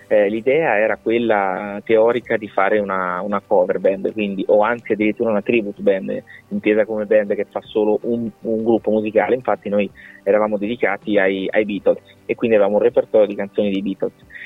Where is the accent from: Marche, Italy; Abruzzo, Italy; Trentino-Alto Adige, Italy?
Marche, Italy; Ancona; quindi noi siamo tutti di Ancona